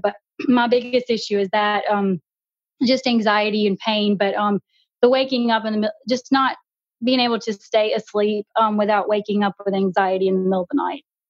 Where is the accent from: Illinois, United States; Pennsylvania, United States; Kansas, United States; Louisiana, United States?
Louisiana, United States; but I'm from North Louisiana and people assume like I live in the bayou, but I don't. I'm like up at the top of the boot